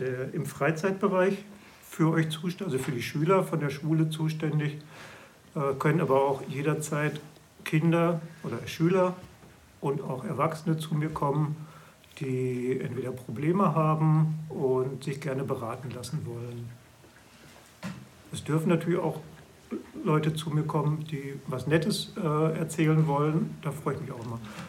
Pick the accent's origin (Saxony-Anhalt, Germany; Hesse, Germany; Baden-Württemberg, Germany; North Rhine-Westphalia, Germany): North Rhine-Westphalia, Germany; now in Berlin, Germany; Ja, ich komme aus Nordrhein-Westfalen. Komme aus der Nähe von Dortmund. Kann man sich ungefähr vorstellen, wo das ist. Und ich bin nach Berlin gekommen, das war 1987